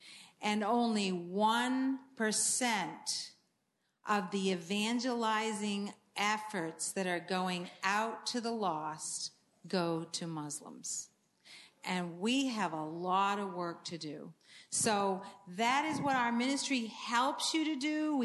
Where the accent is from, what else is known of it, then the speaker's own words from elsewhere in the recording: Maine, United States; I also wrote my testimony growing up in Maine in an ungodly home and dealing with the American culture